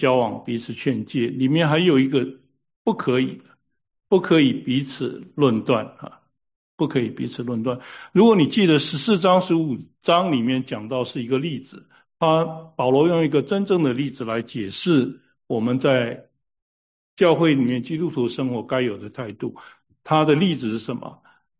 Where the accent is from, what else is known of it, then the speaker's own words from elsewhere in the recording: Taiwan; 我从台湾来，我们又从国内来